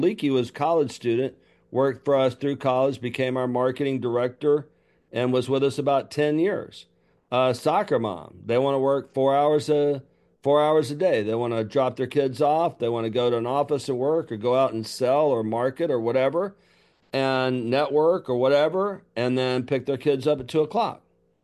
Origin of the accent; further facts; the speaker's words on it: Alabama, United States; Listen, I'm from Lower Alabama. I'm not that sharp sometimes, but I got something going.